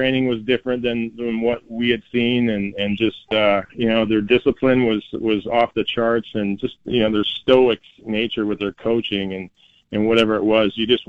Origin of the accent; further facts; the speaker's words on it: Canada; I think as a Canadian kid, like I said, I think it was 13 at the time that the U.S. won.